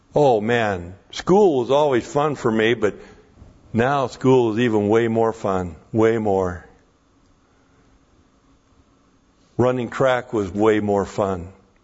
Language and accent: English; Spokane, Washington, United States; it was being broadcast to Spokane, and I was from Spokane, and all these friends and people up in Spokane were watching the track meet